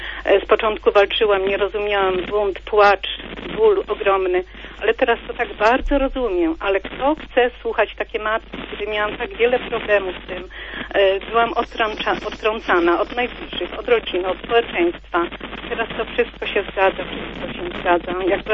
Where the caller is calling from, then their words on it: Düsseldorf, North Rhine-Westphalia, Germany; Ja jestem z Düsseldorfu